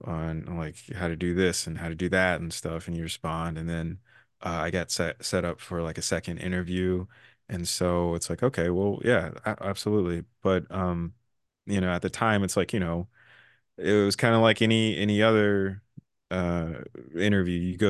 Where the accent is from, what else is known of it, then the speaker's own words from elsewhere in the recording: Houston, Texas, United States; Well, for me, I was from Houston